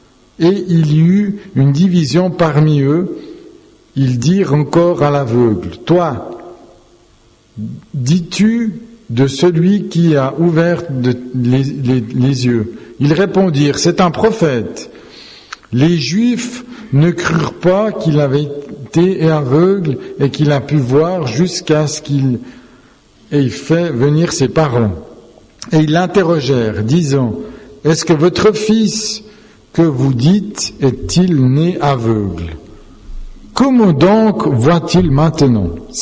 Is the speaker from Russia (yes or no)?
yes; Siberia, Russia; Moi, je viens de la Sibérie. Et chez moi, il y avait 20 cm de neige.